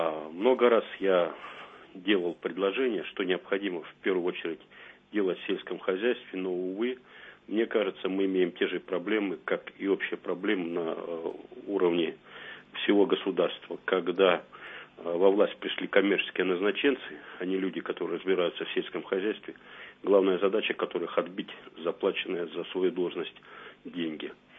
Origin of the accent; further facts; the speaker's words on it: Novosibirsk Oblast, Russia; born there; Во-первых, я уроженец Маслянинского района.